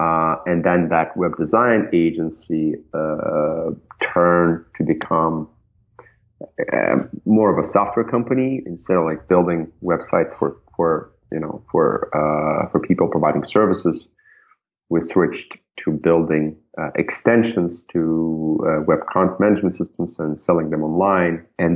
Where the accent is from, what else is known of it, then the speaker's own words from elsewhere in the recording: Minsk, Minsk City, Belarus; So I grew up in Belarus in Minsk